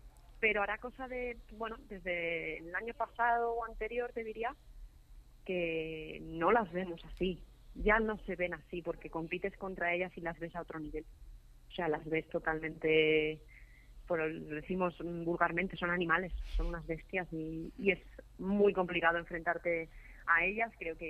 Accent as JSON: {"language": "Spanish", "country": "Spain", "moved": "yes", "lives_now": "Mexico", "said": "Bea y a mí, que somos las españolas que hemos venido aquí"}